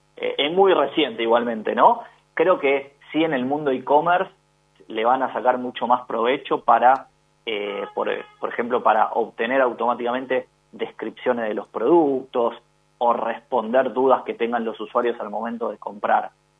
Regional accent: Argentina; algo que nos pasa mucho más por cómo somos los argentinos

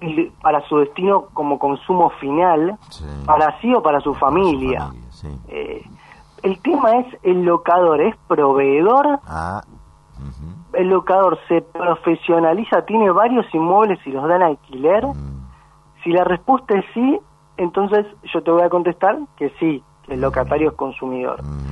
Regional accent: Argentina; ¿nosotros como argentinos, entre el locador y locatario, vamos a empezar a confiar entre nosotros?

